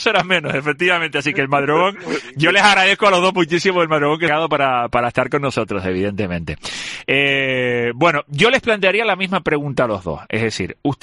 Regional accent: Spain; sigo siendo muy español

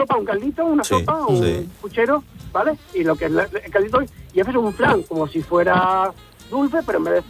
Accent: Alicante, Valencian Community, Spain; Yo soy de Alicante

